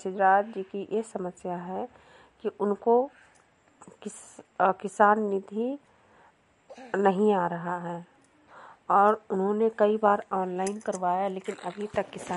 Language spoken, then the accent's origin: Hindi; Bahraich, Uttar Pradesh, India; मैं विकास खंड विशेषरगंज से हूँ, जिला बहराइच से।